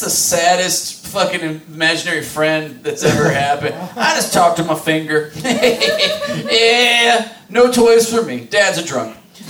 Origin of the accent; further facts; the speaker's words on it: Arizona, United States; Sorry, I'm from Arizona. That's how we talk.